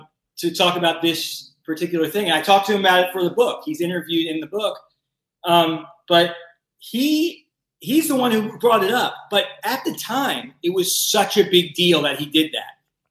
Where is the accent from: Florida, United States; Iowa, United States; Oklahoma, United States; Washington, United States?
Florida, United States; North Miami; I grew up in North Miami. I grew up about 10 minutes from the stadium. I was a Dolphins season ticket holder.